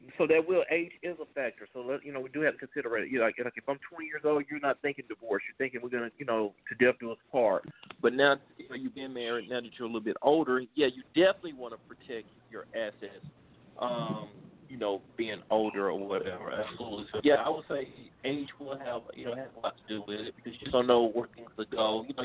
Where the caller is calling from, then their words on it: Texas, United States; That's how the courts look at it in Texas. I'm speaking from Texas.